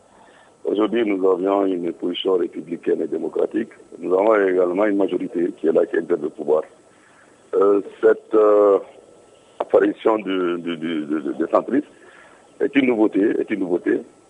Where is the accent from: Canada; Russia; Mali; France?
Mali; puisqu'il n'y a pas cela chez nous au Mali